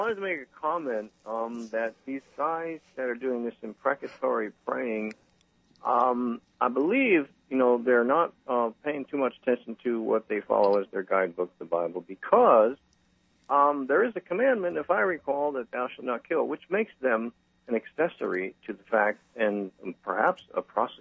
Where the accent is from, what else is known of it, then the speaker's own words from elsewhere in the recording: New Jersey, United States; now in South Carolina, United States; I am originally from Jersey, but I'm being held hostage in South Carolina.